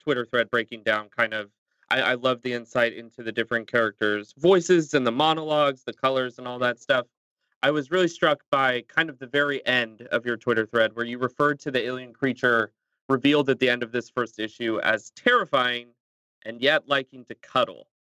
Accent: United States; and us, myself being an American reading it

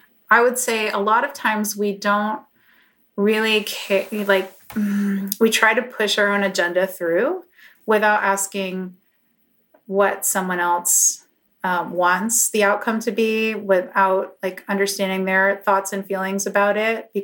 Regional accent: New York, United States; moved away as an adult; now in Los Angeles, United States; So I grew up in New York, but I came out to LA in 2007

